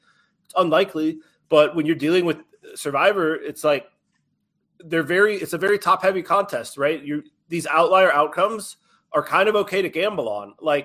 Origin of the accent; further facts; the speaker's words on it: Pittsburgh, Pennsylvania, United States; So I'm a Steelers fan. I grew up in Pittsburgh.